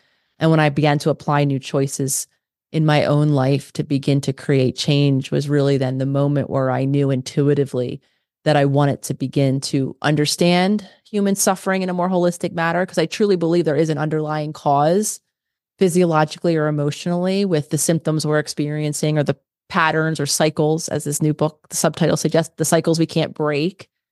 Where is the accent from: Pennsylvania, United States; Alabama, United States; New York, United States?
Pennsylvania, United States; Philadelphia; City back to Philadelphia, which is where I'm originally from. So I was able to, you know, live in my hometown, if you will, near my family